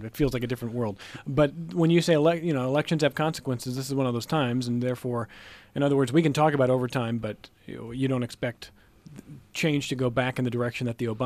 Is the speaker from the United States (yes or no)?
yes; Ohio, United States; I'm from Ohio, went to school in Ohio.